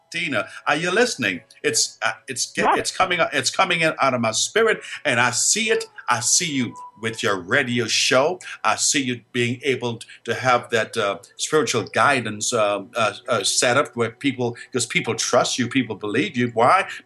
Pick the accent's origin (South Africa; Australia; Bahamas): Bahamas; now in Miami Beach, United States; I'm not in the Bahamas. I'm from the Bahamas. I'm in Florida.